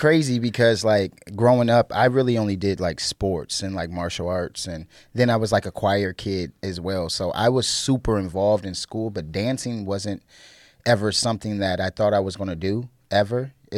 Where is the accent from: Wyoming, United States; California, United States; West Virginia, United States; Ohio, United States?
Ohio, United States; Holland; also born or lived in Toledo, Ohio; I was born in Toledo, Ohio. But there's no hospitals in Holland, Ohio. So obviously, I can't be born there. So, but I was raised in Holland, definitely.